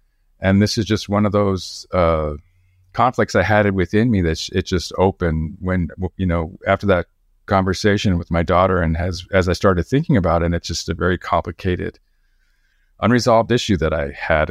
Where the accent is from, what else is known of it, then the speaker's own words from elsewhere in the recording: New Mexico, United States; Growing up in New Mexico is a very multicultural state. But I grew up in a part of the North Valley that was gentrifying. It's an old traditional Hispanic part of the Rio Grande Valley, and it was gentrifying.